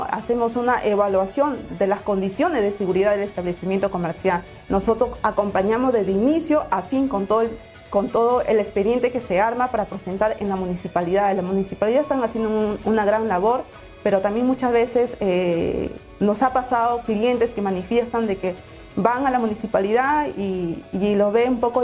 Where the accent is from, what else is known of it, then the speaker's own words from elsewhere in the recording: La Libertad, Peru; también en el cual yo soy de la Tierra de la Libertad